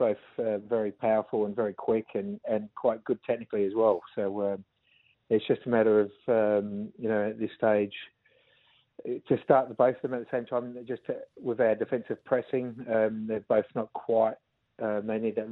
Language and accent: English; Whyalla, South Australia, Australia; a country kid growing up in Wyala, that's your life.